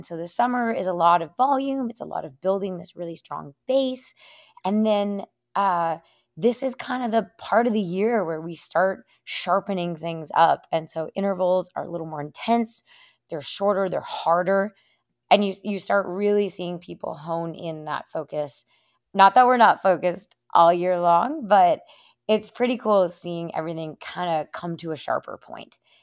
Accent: Minnesota, United States; because I'm originally from Minnesota.

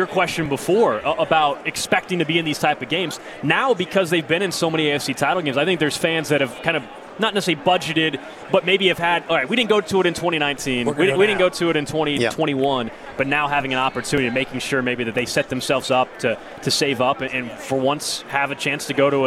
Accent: Kansas City, Missouri, United States; But, yeah, I mean, growing up in Kansas City

